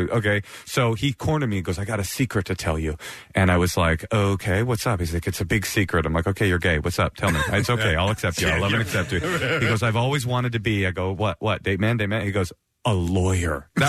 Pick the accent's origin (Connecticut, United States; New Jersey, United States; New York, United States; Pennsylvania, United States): New York, United States; Queens; born there; Yeah, I was born in Queens. I had my dad and my mom split when I was like one, and he like jumped into Hasidic Judaism, and my mom jumped into Oakland, and so I was raised literally.